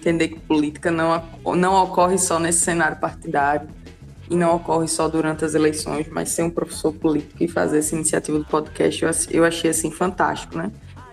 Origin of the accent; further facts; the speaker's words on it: Rio Grande do Norte, Brazil; moved away as an adult; now in Campina Grande, Brazil; eu sou do Rio Grande do Norte, né? Aí, em 2017, eu vim para Campina Grande fazer a universidade ali de licenciatura em Sociologia.